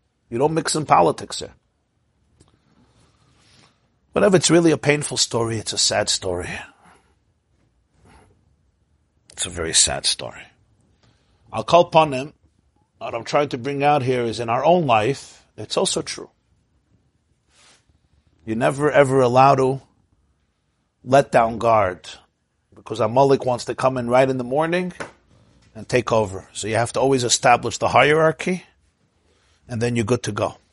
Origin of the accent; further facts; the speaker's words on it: Crown Heights, New York, United States; You know, I grew up in Crown Heights.